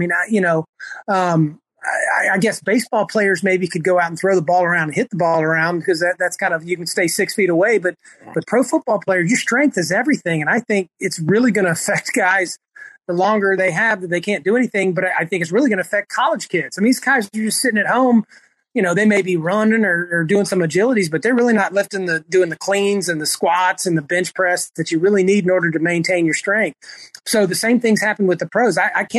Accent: Tampa, Florida, United States; unfortunately for the Bucks, my hometown team, we've got this guy Tom Brady who happens to live right next door to me.

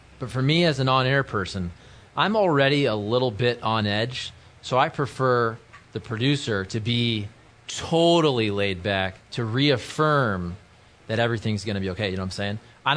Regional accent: Ireland; Really? I am Irish, though.

